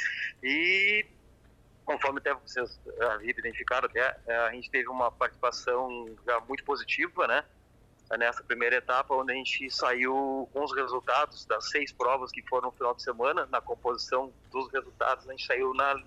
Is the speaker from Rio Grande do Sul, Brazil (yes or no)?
yes; Rio Grande do Sul, Brazil; now in Criciúma, Brazil; sou gaúcho natural, mas radicado em Criciúma já há quase 20 anos, né?